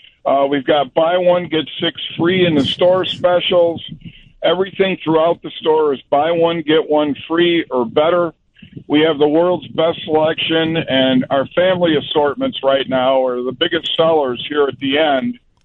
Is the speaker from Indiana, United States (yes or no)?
yes; Munster, Indiana, United States; I've been a lifelong person in Indiana. I grew up here in Munster, right across the border. I've been here my whole life.